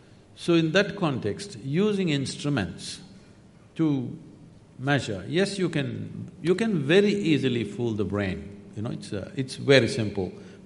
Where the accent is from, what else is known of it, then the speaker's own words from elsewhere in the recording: South India, India; You know, I'm a mystic from South India.